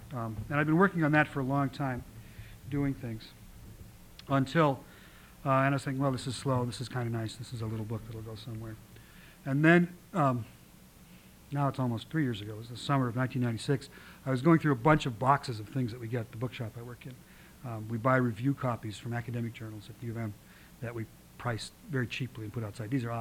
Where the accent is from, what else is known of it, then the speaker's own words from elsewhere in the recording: Didsbury, Alberta, Canada; I thought I should look up my hometown, Didsbury, in the index.